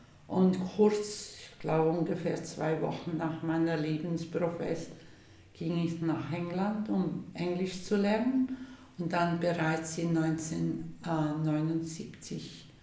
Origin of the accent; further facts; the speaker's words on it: Samnaun, Graubünden, Switzerland; now in Papua New Guinea; Ich liebe meine Heimat, das Samnauntal.